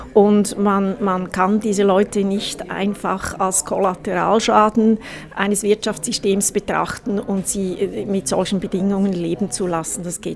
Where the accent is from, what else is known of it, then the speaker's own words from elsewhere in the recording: Switzerland; ich glaube, das müssen wir als Schweizer besonders innen auch lernen